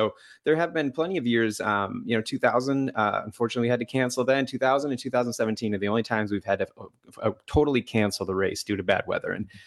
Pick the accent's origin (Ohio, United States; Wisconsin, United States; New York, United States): Wisconsin, United States; Green Bay